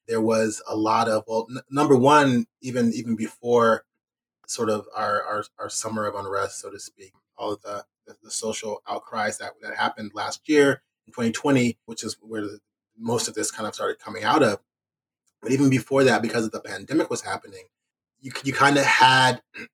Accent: San Dimas, California, United States; I grew up in San Dimas, California, and my brother and I being the only Black kids at our school, you know.

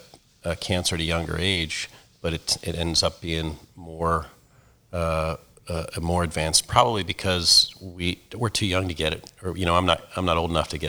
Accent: Baltimore, Maryland, United States; also born or lived in Philadelphia, United States; but I grew up in Baltimore and spent years in Philly.

